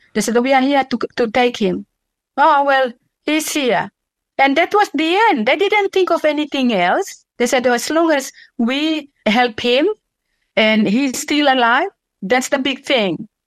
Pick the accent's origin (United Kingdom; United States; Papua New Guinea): Papua New Guinea; Biala; I grew up in a remote village that's in Papua New Guinea. My traditional place that I grew up with was Biala.